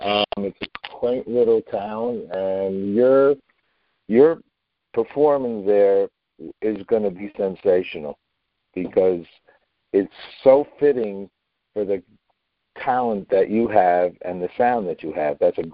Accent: Tarrytown, New York, United States; you're doing a concert in my hometown

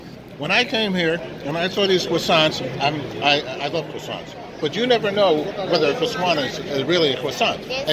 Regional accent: New York, United States; I'm a New Yorker.

